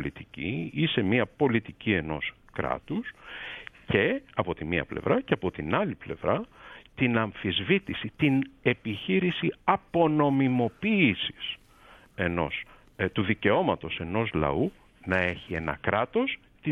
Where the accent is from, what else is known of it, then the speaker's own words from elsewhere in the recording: Greece; τυχαίνει να είμαι Έλληνας πολίτης που εργάζεται ή συνεργάζεται με μια εφημερίδα του Ισραήλ. Ναι. Και μάλιστα να είμαι Έλληνας Εβραίος πολίτης.